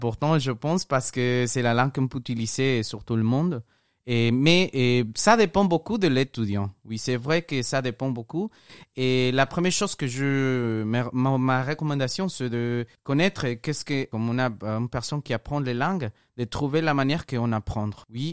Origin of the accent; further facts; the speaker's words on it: Mexico; French is a second language; je viens de Mexique et je suis avec les Labs maintenant. Et je suis un prof d'anglais